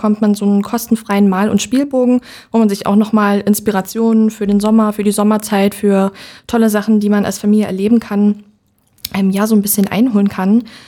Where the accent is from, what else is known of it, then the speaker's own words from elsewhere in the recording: Saxony, Germany; dass ich mit der Oberlausitz meine Heimat, mein Zuhause sozusagen verbinde. Ich wohne hier schon immer, habe meine Kindheit hier verbracht